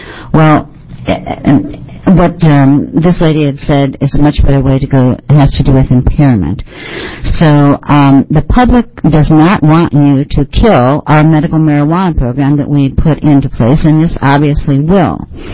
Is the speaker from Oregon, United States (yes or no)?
yes; Eugene, Oregon, United States; I'm from Eugene.